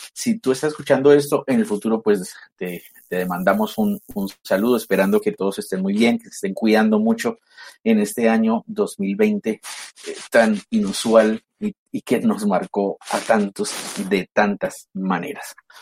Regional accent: Bogotá, Colombia; y eso que yo siendo Rolo.

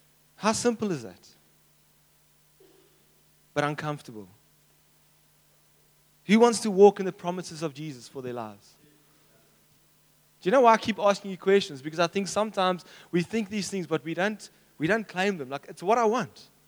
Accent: Cape Town, Western Cape, South Africa; Like I was from Cape Town, I want to be here.

